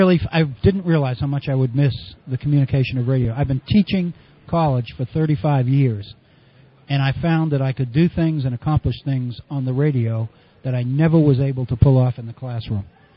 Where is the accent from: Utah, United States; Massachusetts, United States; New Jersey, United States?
Massachusetts, United States; Boston; moved away as an adult; Yeah, I grew up in Boston, right in the city, and went to the local public schools, graduated from high school, and then went out to the Midwest to graduate school, and that was in 65